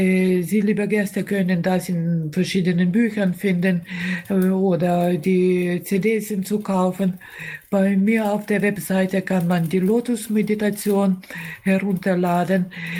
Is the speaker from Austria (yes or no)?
no; Ukraine; in der Ukraine, in meiner Heimat